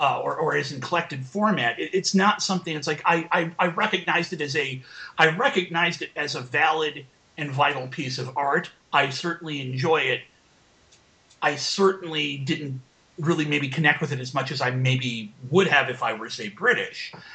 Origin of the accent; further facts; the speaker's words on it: United States; And a lot of it just simply is I'm American. I come from a culture where words like socialism and anarchism in many ways are dirty words.